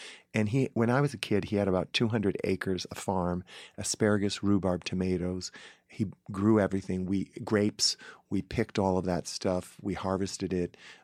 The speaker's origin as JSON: {"language": "English", "town": "Paw Paw", "region": "Michigan", "country": "United States", "tie": "born or raised there", "said": "Definitely. I mean, I dreamed of being here, but when I look back and think about where I was raised and the kind of family that raised me"}